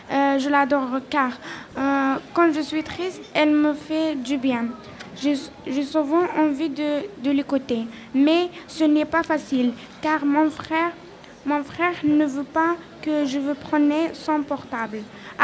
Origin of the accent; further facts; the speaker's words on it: Morocco; j'écoute cette chanson plein de fois pour me rappeler mon enfance au Maroc.